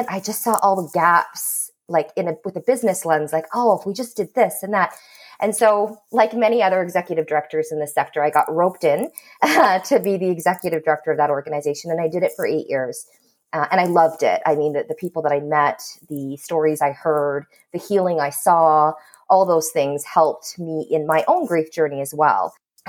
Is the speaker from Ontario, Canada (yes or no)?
yes; Listowel, Ontario, Canada; I grew up in Listowel. I'm the youngest of four kids. My parents immigrated here in the 70s.